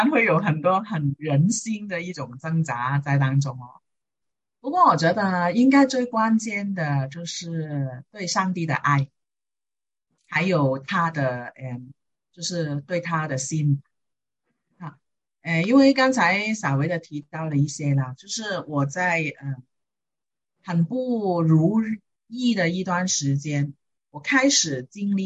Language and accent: Chinese; China; born there; 而且我是在中国出生的，所以呢，我在对中国呢，其实有一种感情